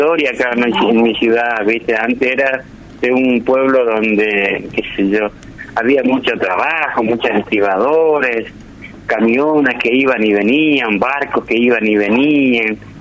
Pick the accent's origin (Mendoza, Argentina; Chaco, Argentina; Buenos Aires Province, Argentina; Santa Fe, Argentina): Chaco, Argentina; Barranqueras; yo me crié en Barranquera, vivo en Barranquera y aquí estoy